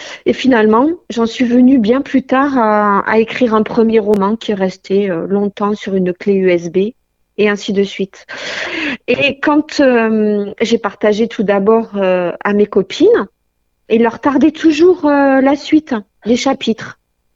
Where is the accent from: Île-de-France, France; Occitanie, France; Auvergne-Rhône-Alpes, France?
Occitanie, France; now in Basque Coast, France; je suis originaire de la vallée de la Barousse, en plein cœur des Hautes-Pyrénées. Et ça ne fait que 12 ans que je vis sur la côte basque.